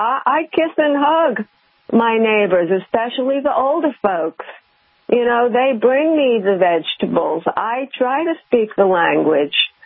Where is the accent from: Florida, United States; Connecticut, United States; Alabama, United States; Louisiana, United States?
Louisiana, United States; New Orleans; Of course, I come from New Orleans, and there the culture is still really nice.